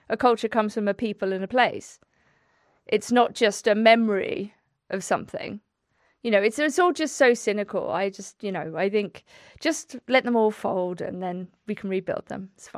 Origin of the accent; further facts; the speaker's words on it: South West England, United Kingdom; I grew up in Wiltshire, which has extraordinarily singular places, right? It is a very, very specific place with prehistoric sites.